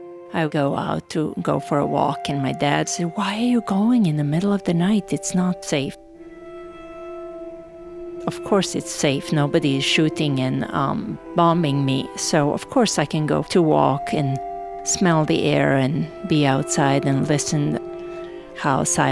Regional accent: Novi Sad, Vojvodina, Serbia; English is a second language; I said, "I'm not a refugee. I am from Novi Sad. I'm going home. I'm not a refugee."

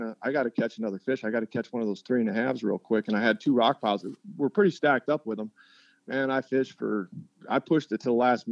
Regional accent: Wyoming, United States; I grew up in Wyoming, and then I did a stint in the Army, and I was stationed out west in San Francisco.

